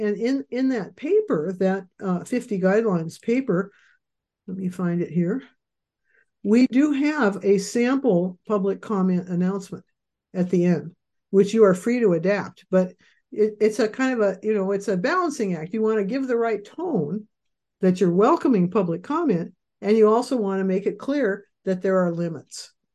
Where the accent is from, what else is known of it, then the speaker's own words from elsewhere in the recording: Shoreline, Washington, United States; Happened in my hometown of Shoreline. I'm here in Shoreline, Washington.